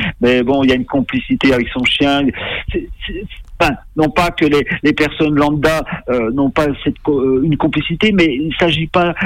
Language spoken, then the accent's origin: French; Paimpol, Brittany, France; Moi, je suis né à Paimpol. Je suis resté pendant 20 années, enfin toute mon enfance, mon adolescence, à Paimpol, tout simplement.